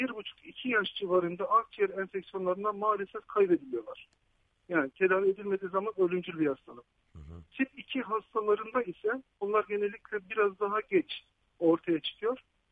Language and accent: Turkish; Konya, Turkey; ben Konyalıyım, eşim Batmanlı.